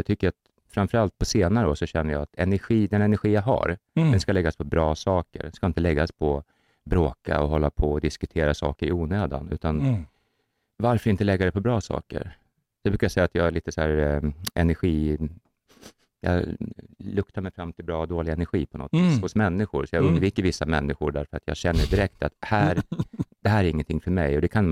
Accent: Gävle, Gävleborg County, Sweden; Jag kommer ju från Gävle.

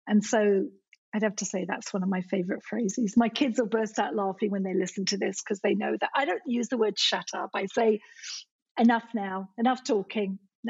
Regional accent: Scotland, United Kingdom; born there; I'm Scottish by birth

